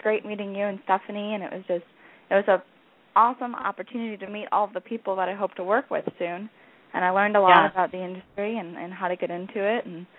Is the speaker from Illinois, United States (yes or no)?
yes; Chicago, Illinois, United States; now in Missouri, United States; I'm an English girl. I'm from the Chicago area.